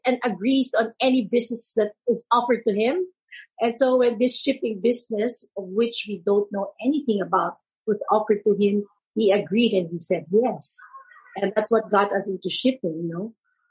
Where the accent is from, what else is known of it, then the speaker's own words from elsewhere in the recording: San Juan, Metro Manila, Philippines; Well, I grew up in Manila. San Juan, it's called. It's a town in the metropolitan, near everything, and quite safe.